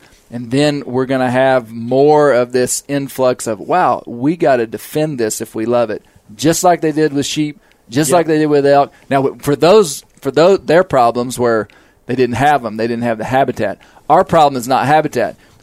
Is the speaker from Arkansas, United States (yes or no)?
yes; Arkansas, United States; I think it's maybe interesting that I'm from Arkansas, a place that people nationally wouldn't know as a bear state.